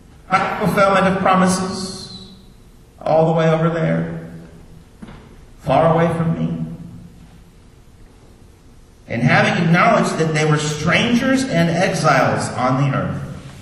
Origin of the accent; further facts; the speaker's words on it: Kansas City, Missouri, United States; also born or lived in Chicago; When I lived in Chicago, I went to barbecue places all the time. I grew up in Kansas City.